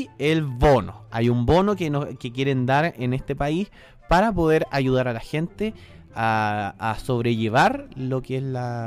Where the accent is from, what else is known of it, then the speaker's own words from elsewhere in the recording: Chile; sepan cuál es la realidad que nosotros estamos viviendo acá como chilenos.